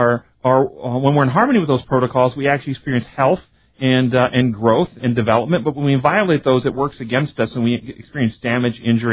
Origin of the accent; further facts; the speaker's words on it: the South, United States; I was raised in the South, Christian upbringing, went to my residency in psychiatry